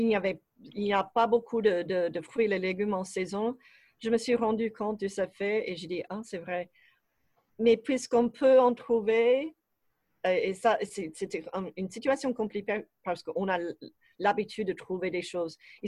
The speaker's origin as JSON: {"language": "French", "region": "Midwest", "country": "United States", "second_language": "French", "lives_now": "France", "said": "Parce que je venais du Midwest où là, on mange très simplement."}